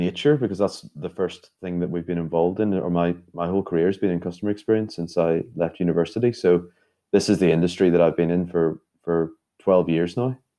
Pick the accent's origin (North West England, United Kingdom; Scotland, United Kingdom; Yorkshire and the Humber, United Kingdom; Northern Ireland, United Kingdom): Northern Ireland, United Kingdom; Belfast; So I'm from Northern Ireland, from Belfast originally, yes. But yes, just over the border in Hungary, you're right, just about 15 minutes from Slovakia.